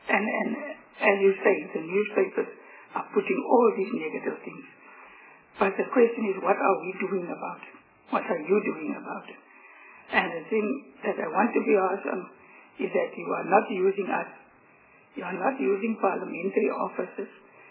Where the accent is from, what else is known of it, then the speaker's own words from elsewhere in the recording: Beaufort West, Western Cape, South Africa; The second point is, as you all know now, I'm from the Western Cape and I'm from Beaufort West.